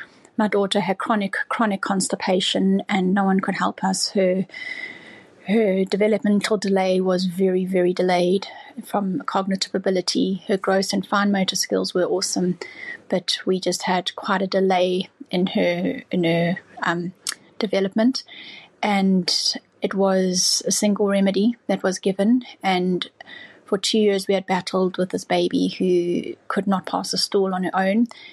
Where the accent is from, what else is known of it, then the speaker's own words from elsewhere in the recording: South Africa; now in Australia; I'm a South African now living in Australia.